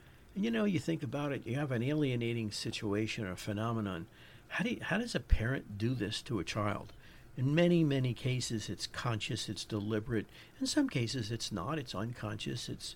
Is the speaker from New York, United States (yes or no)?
yes; New York, United States; accent: New York; My New York accent comes out sometimes.